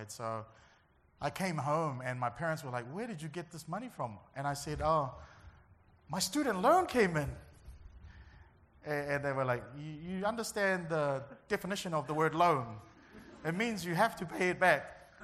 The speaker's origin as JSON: {"language": "English", "region": "Auckland", "country": "New Zealand", "tie": "born or raised there", "said": "where I grew up in Auckland. I went to the University of Auckland, the finest university in the Southern Hemisphere."}